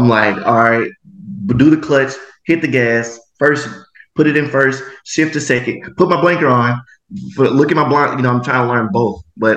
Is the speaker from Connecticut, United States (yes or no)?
no; Memphis, Tennessee, United States; born and raised in Memphis, Tennessee.